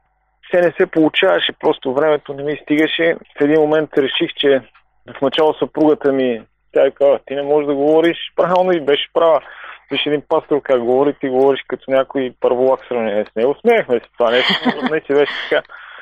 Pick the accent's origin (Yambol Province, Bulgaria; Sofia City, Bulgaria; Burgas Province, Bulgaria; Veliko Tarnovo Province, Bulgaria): Burgas Province, Bulgaria; Burgas; Аз съм от Бургас по принцип. Там повярвах в Бог. Започнах да посещавам православна църква. Ходих, покланях се в местната църква там близо до нашия блок. Преди 8 години. Сега съм на 38, навърших 38